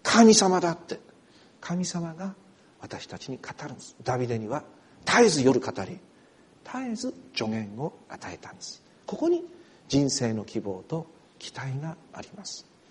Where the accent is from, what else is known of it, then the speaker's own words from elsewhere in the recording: Yamagata, Japan; 私山形出身だし、そしてスリップするような行き道だったし